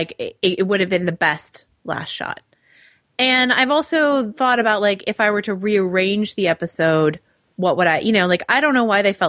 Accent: California, United States; I was raised in California as like a bleeding heart liberal.

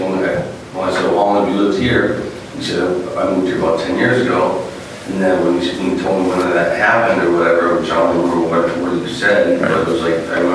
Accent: Massachusetts, United States; but I got East Coast on my back of my arm because I'm from Massachusetts.

